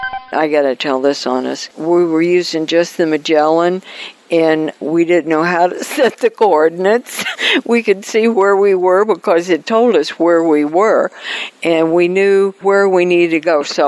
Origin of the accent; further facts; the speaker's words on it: Paris, United States; I'm going to hide in Centralia and in Paris because we're from Paris.